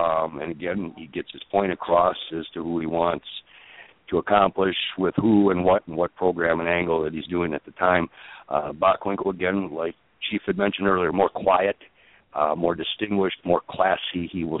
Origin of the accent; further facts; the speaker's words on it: Minneapolis, Minnesota, United States; Now, again, I grew up in Midwest Minneapolis area